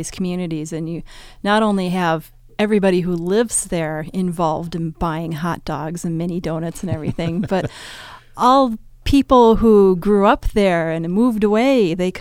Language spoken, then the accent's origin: English; Minnesota, United States; I mean, I grew up in Anoka County, and everybody thinks, oh, that's all suburban.